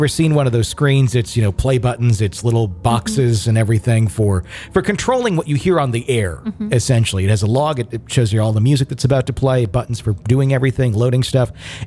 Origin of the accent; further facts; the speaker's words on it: Carthage, Maine, United States; I was born and raised in Western Maine, a small town called Carthage. It was a lodging town, extremely rural and hick, as one would say.